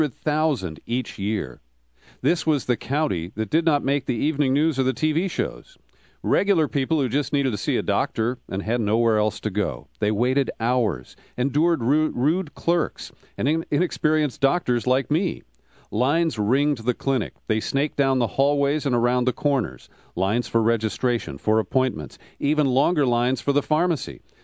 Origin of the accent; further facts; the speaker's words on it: Cincinnati, Ohio, United States; But growing up in Cincinnati and experiencing Detroit and Chicago and some of the other urban centers